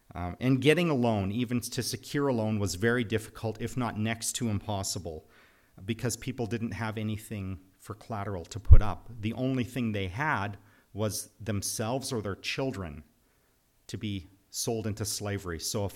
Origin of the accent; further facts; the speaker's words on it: Saskatchewan, Canada; I grew up in Saskatchewan. I think that's our provincial berry.